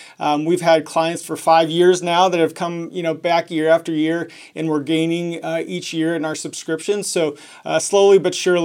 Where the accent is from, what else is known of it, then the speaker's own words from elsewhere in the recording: Phoenix, Arizona, United States; from Phoenix, Arizona.